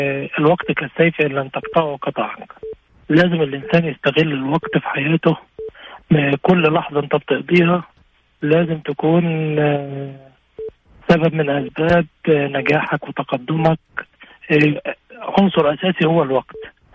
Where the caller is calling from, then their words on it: Riyadh, Riyadh Province, Saudi Arabia; انا بكلمكم من الرياض ان شاء الله.